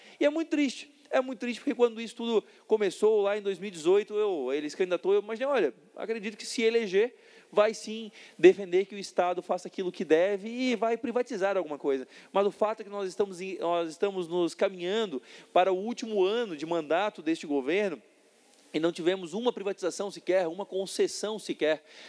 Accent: Santa Catarina, Brazil; Eu sou pagador de impostos, eu pago impostos e sou catarinense.

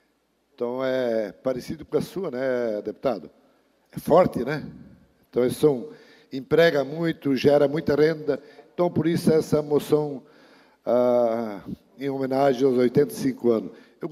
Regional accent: Santa Catarina, Brazil; uma em Pouso Redondo, que é nossa terra, uma em Itaió, que é minha terra natal

